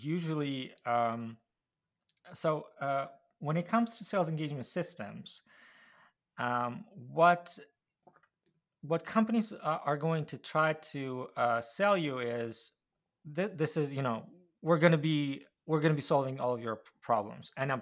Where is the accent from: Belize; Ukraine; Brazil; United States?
Ukraine; moved away as an adult; now in Canada; so my personal story is I moved from Ukraine to Canada in 2016, and the funny story there is, so I came to Canada and started looking for a job in tech sales